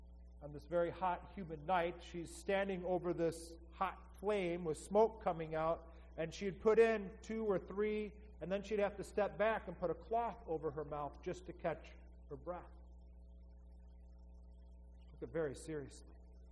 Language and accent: English; Detroit, Michigan, United States; And my wife and I, we grew up in the Detroit area, and I served my whole ministry as a parish pastor so far as in Michigan.